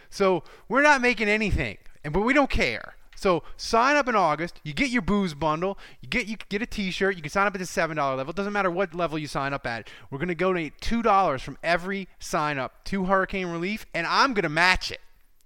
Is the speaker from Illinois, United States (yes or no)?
no; Louisiana, United States; Like, we're from Louisiana, and we wanted to help.